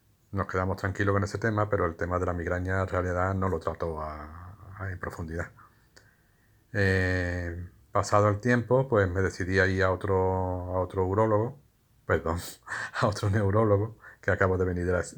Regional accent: Seville, Andalusia, Spain; tengo 57 años, soy de Sevilla

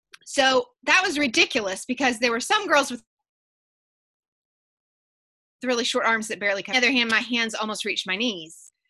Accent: the South, United States; I was raised in the South.

